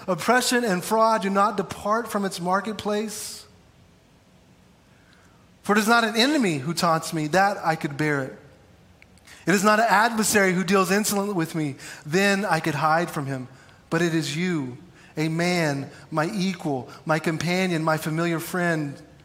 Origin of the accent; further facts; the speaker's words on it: Clyde, United States; but I grew up in Clyde. So from eighth grade, I guess grow up's kind of loosely, from eighth grade until I was a senior in high school and graduated, I graduated from Clyde.